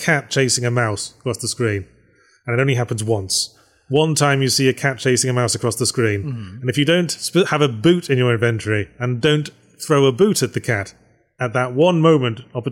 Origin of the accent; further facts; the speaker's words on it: United Kingdom; Yes, I was a big fan of Red Dwarf growing up, because I'm British and it's the law.